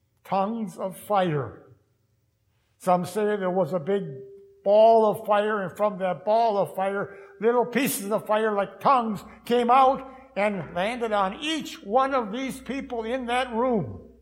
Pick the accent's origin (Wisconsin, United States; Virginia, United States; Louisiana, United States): Wisconsin, United States; Manitowoc; I know back in my hometown of Manitowoc, there's a large contingent of Vietnamese.